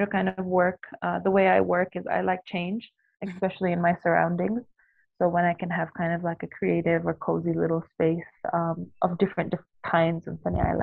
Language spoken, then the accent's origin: English; Kathmandu, Bagmati, Nepal; I'm originally from Kathmandu, and I'm based in Kathmandu now as well.